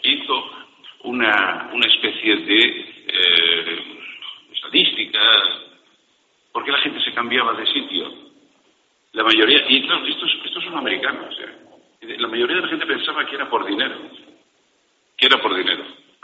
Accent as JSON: {"language": "Spanish", "town": "Madrid", "region": "Community of Madrid", "country": "Spain", "lives_now": "Valladolid, Spain", "said": "Yo soy de Madrid. Lo que pasa es que es posible que no viviera nunca más en Madrid. Y tengo muchas generaciones de madrileños dentro de mi familia."}